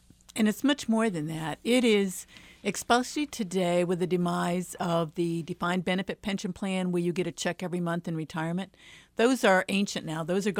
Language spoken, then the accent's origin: English; Iowa, United States; You know, I'm sort of from Iowa. I think there's no free lunch.